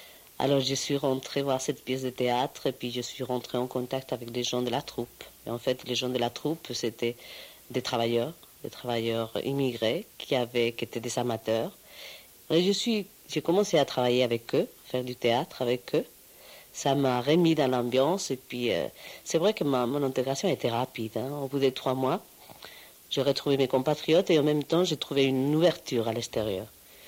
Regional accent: Spain; now in Switzerland; je m'occupais déjà en tant qu'espagnole surtout, mais là, j'ai commencé à m'occuper en tant qu'immigrée

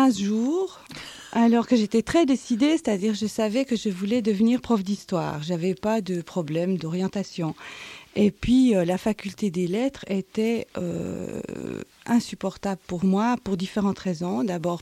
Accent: La Chaux-de-Fonds, Neuchâtel, Switzerland; moved away as an adult; now in Geneva, Switzerland; Moi je suis arrivée à Genève de la Chaux-de-Fonds pour faire mes études.

